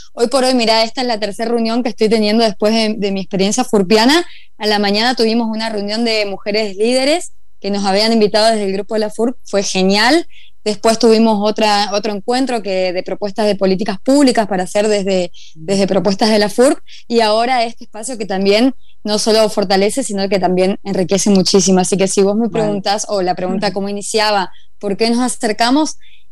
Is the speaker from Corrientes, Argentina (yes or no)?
yes; Corrientes, Argentina; Yo soy de Corrientes Capital, vengo de la rama de la cultura y del arte